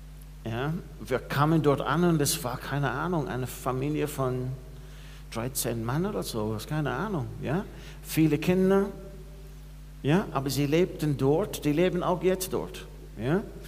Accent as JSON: {"language": "German", "country": "Ireland", "tie": "born or raised there", "said": "Also ich bin Ire, ich komme aus einem Land, das sehr katholisch geprägt ist. In die 80er Jahre, als ich groß geworden bin"}